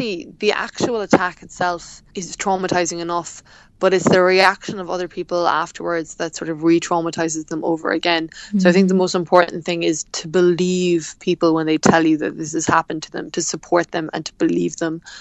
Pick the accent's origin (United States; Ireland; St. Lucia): Ireland; Clonakilty, County Cork; on Clonakilty, which is my hometown